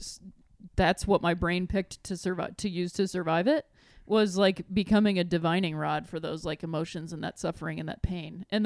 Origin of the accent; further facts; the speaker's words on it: Chicago, Illinois, United States; I moved here from Chicago.